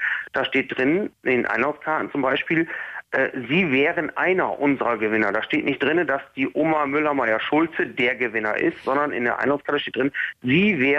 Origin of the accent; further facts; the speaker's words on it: Bremen, Germany; ich komme aus Bremen, habe aber trotzdem für eine Firma in Berlin gearbeitet